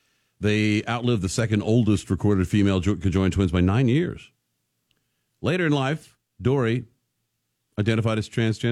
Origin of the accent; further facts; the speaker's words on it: Texas, United States; I mean, I can remember growing up in Texas with blue laws.